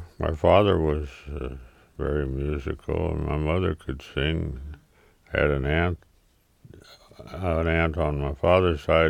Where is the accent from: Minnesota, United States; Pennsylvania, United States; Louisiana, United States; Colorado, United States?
Minnesota, United States; Winger; I was born in Minneapolis, but I grew up around Winger, just north of the White Earth Indian Reservation up in Red River of the North Country.